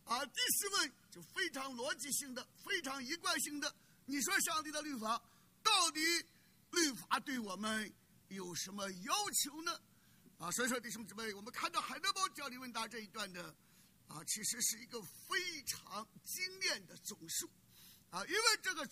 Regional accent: China; 我们中国人讲报仇什么血恨

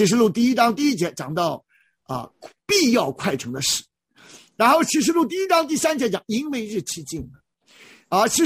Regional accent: China; 没有律法，我们中国人讲无法无天啊

